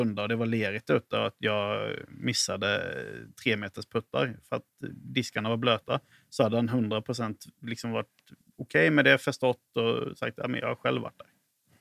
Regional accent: Halland County, Sweden; now in Lund, Sweden; Men nej, jag är ju från Halland i grund och botten.

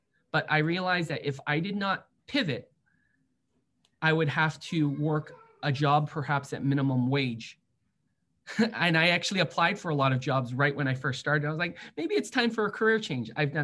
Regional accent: San Francisco, California, United States; I grew up in San Francisco. I went to a magnet high school called Lowell, pretty famous around this area.

